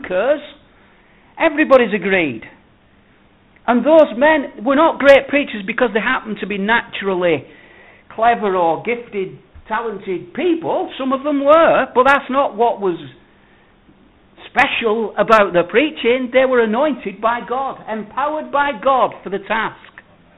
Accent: England, United Kingdom; Say this, not with any degree of pride, because I'm English

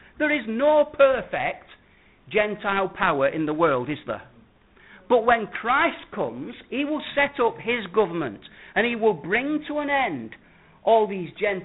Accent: United Kingdom; I'm not an unpatriotic person. I like being British.

